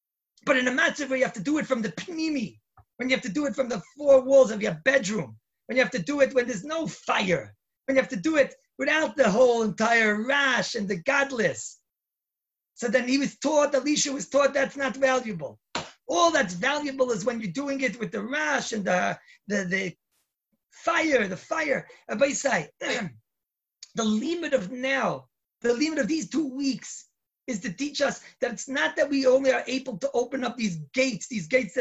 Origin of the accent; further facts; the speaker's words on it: New York, United States; I mean, I'm from New York, so it could be I'm talking right now about Muncie